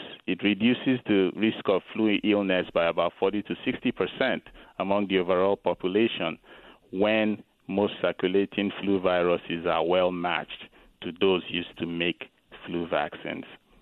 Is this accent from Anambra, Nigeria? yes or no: yes; Onitsha, Anambra, Nigeria; So there's a town called Onitsha in Anambra State. This is where I'm from.